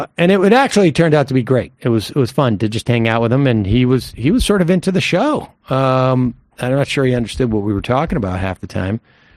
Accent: Massachusetts, United States; I grew up in Massachusetts. I remember the Massachusetts miracle that was basically bringing a lot of those tech companies to that 128 corridor.

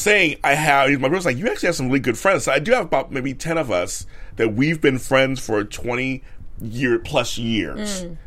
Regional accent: Los Angeles, California, United States; I grew up in South Central LA, so I grew up not rich or anything.

